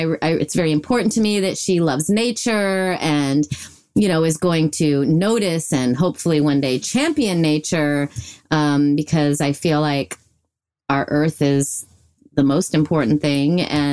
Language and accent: English; Illinois, United States; I was raised in Illinois.